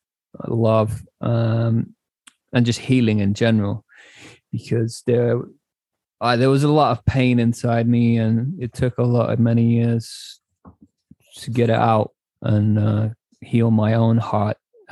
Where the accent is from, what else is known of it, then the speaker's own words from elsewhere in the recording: United Kingdom; born there; on the street in London, where I was living at that point. And I'm British born. And so back at 28, I was an entrepreneur